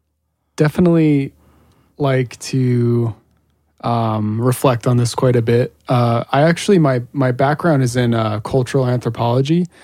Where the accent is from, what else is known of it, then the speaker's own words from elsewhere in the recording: Sierra Vista, Arizona, United States; And Sierra Vista, Arizona is my hometown.